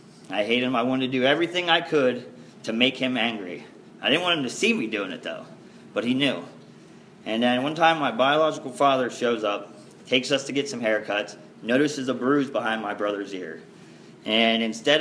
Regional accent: Akron, Ohio, United States; also born or lived in Brunswick, Georgia; So my first memories of life, actually, although I grew up in Ohio outside of Akron, was in Brunswick, Georgia.

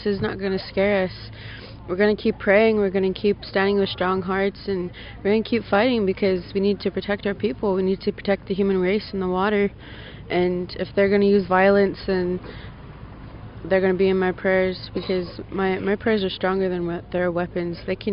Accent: Cheyenne River, South Dakota, United States; Cheyenne River.

